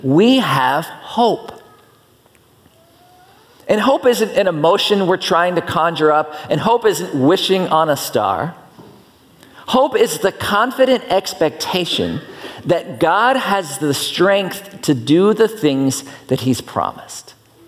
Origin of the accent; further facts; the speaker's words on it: Pennsylvania, United States; I grew up in Pennsylvania. I drove a lot on ice and snow